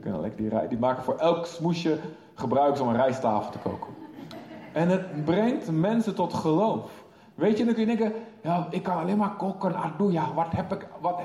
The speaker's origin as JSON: {"language": "Dutch", "town": "Lochem", "region": "Gelderland", "country": "Netherlands", "said": "ik kom uit Lochem."}